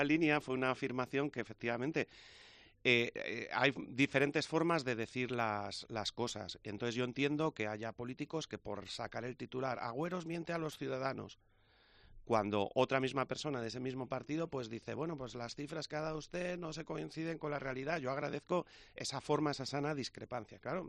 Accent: Lamasón, Cantabria, Spain; me presenté de alcalde de mi pueblo en Lamasón

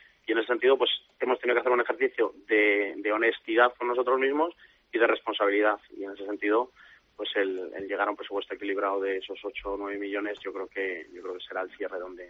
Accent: Spain; como español y como jugador de balonmano estamos contentos

